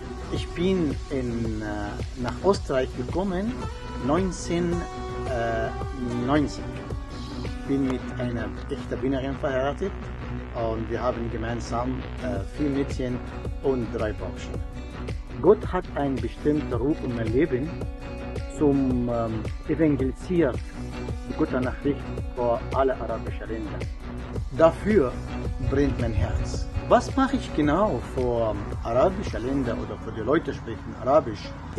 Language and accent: German; Egypt; German is a second language; moved away as an adult; now in Austria; ich komme aus Ägypten. Ich bin bekehrt seit ungefähr 35 Jahren in Ägypten durch ein Ex-Muslim.